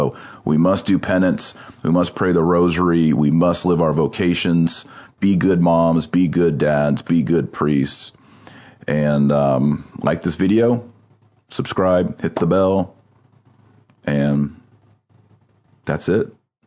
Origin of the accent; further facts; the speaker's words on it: Texas, United States; I'm more proud about being Texan than I am about American because we have an identity.